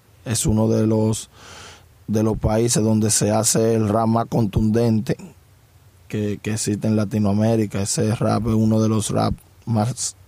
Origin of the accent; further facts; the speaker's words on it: Las Minas, Santo Domingo, Dominican Republic; Yo soy de Las Minas.